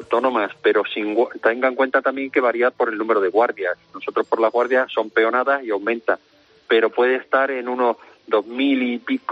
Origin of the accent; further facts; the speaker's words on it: Extremadura, Spain; en mi tierra, Extremadura